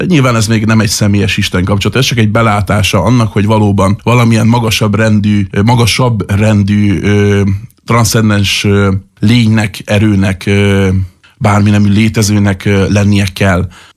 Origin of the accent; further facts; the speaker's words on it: Hungary; És hát azért nem lehetett megkerülni nyilvánvalóan a kereszténységet sem, főleg itt Európában magyarként.